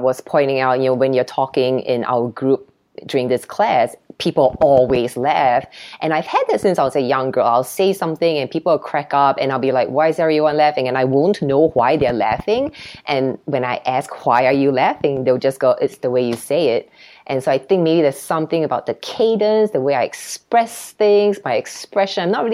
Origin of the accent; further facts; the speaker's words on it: Singapore; now in United States; So I grew up in Singapore and it's a culture where children are seen and not heard.